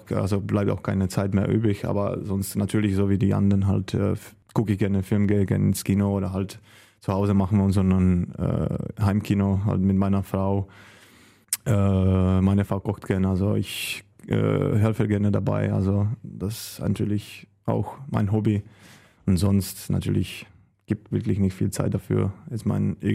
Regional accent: eastern Germany, Germany; ich komme auch ganz aus dem Osten der Republik, aus kleiner Stadt, oder kleiner Stadt, was heißt kleiner Stadt, also aus Stadt Galwina, die jetzt mittlerweile, glaube ich, 52.000 Einwohner hat. Es liegt an der Grenze zu Polen, also deswegen verstehe ich auch ganz gut Polnisch, kann auch ein bisschen sprechen

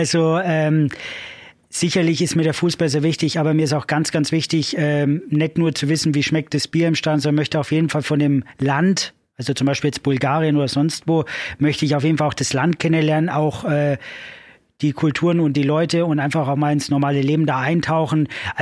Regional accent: Nuremberg, Bavaria, Germany; weil ich komme ja ursprünglich aus Nürnberg.

